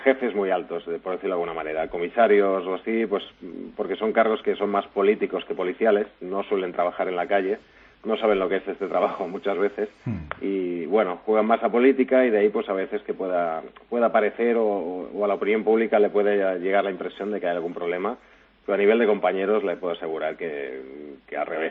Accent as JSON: {"language": "Spanish", "region": "Catalonia", "country": "Spain", "said": "en ningún caso, como catalán, como policía"}